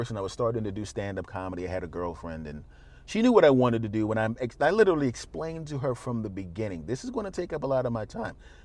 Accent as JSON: {"language": "English", "town": "Philadelphia", "region": "Pennsylvania", "country": "United States", "tie": "born or raised there", "said": "like my hometown back in Philadelphia or out in Los Angeles when I'm out there"}